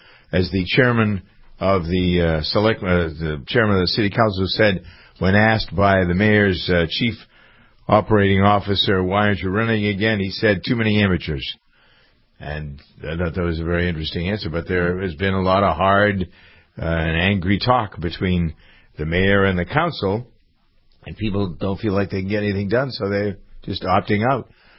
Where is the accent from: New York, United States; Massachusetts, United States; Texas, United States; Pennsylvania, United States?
Massachusetts, United States; Framingham; In Framingham, my hometown, I've lived here all my life.